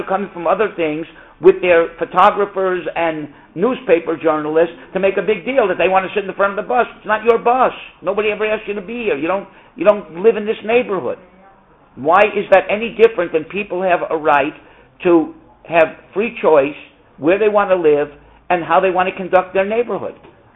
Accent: Miami, Florida, United States; I grew up in Miami. When I first went to Miami, in the supermarket there were two water fountains. One said white and one said colored. I was about 8 years old

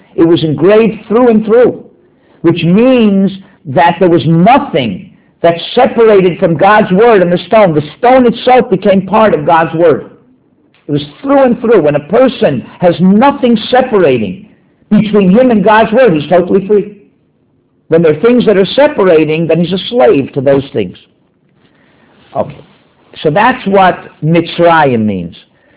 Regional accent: United States; So, yeah, we're Americans.

